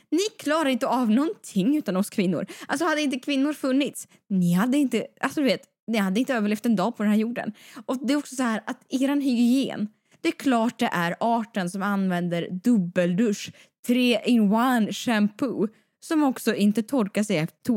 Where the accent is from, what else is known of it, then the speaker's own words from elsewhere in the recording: Siberia, Russia; now in Sweden; Jo, jag vet, jag är från Sibirien.